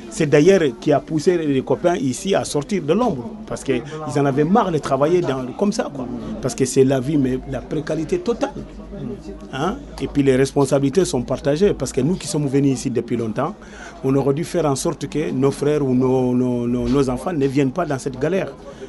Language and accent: French; Mali; Je viens du Mali là, tu vois.